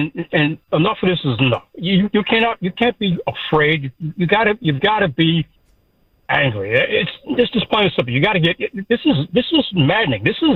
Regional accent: Saratoga Springs, New York, United States; I'm born and raised in Saratoga Springs, New York. As a Black American, I'm an American.

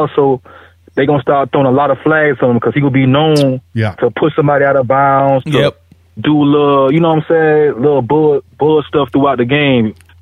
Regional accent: Savannah, Georgia, United States; now in Virginia, United States; I'm actually in the military, man. I'm stationed out here in Virginia right now, but I'm from Savannah.

